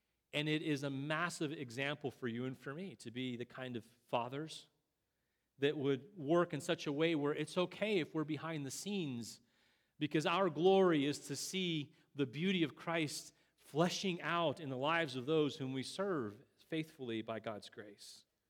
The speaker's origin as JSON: {"language": "English", "country": "Canada", "tie": "born or raised there", "said": "growing up in Canada watching this amazing player do his thing"}